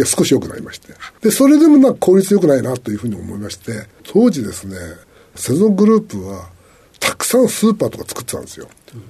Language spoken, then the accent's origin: Japanese; Hakodate, Hokkaido, Japan; 北海道の函館です。